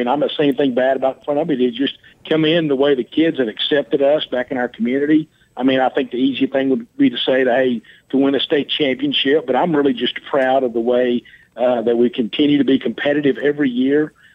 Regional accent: Sulphur Springs, Texas, United States; Well, I'm originally from Sulphur Springs and had the opportunity, grew up here on a dairy farm and just went to high school here and played for Don Poe.

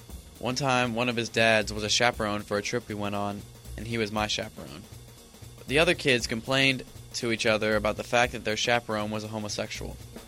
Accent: Dayton, Ohio, United States; born there; I'm 16 years old and a sophomore at the Miami Valley School. I was born in Dayton, and I play soccer and basketball.

